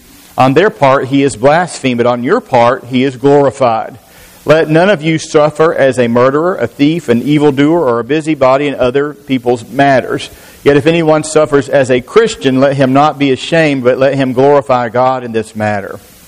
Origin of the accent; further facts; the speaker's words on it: Alabama, United States; And you say, well, we're from the South.